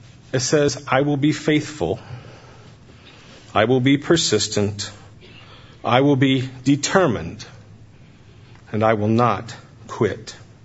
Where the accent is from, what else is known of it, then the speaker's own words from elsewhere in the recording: Illinois, United States; now in Wisconsin, United States; Coming down from Wisconsin, we always love coming close to back home. We're from Western Illinois originally, so it's always nice to see old friends and family.